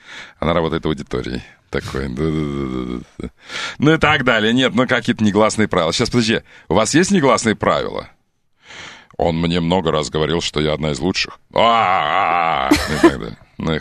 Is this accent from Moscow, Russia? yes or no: yes; Moscow, Russia; Мы москвичи, да, мы москвичи.